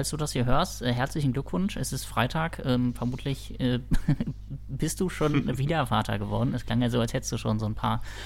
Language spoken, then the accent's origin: German; Berlin, Germany; Ich bin in der Berliner Türkei aufgewachsen, in Wedding